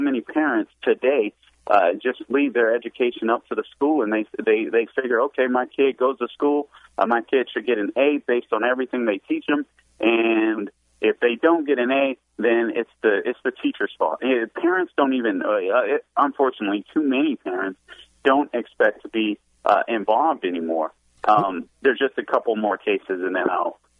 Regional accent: Los Angeles, California, United States; as I saw growing up in Los Angeles

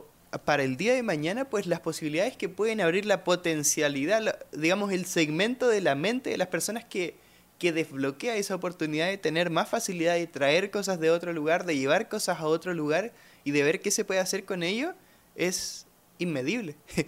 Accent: Chile; Como chileno, confirmo.

